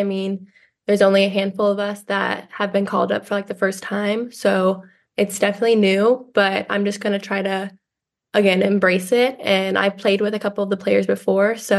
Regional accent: Houston, Texas, United States; I think just Texas in general has just a huge youth soccer scene. And just growing up in Houston, being able to make all those trips, play all those games

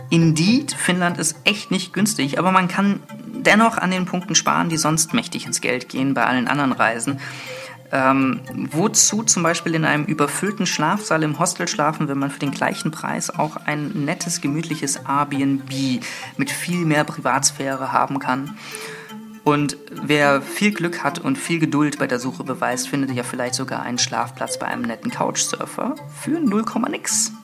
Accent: Berlin, Germany; wo ich mich als Berliner doch ganz wohl fühle.

